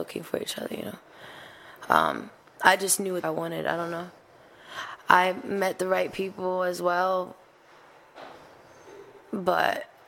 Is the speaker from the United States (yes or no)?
no; Berlin, Germany; Yeah, I'm really from Berlin.